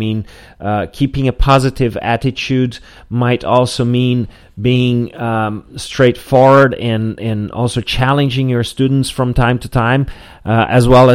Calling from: Porto Alegre, Rio Grande do Sul, Brazil; English is a second language

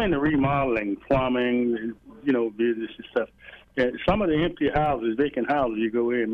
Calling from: Kansas City, Missouri, United States; I'm calling from like Midtown, Kansas City.

